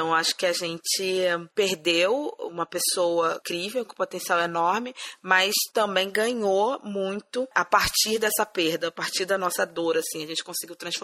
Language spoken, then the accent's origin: Portuguese; Rio de Janeiro, Brazil; now in São Paulo, Brazil; Então, eu sou carioca, né? Eu moro em São Paulo já há bastante tempo.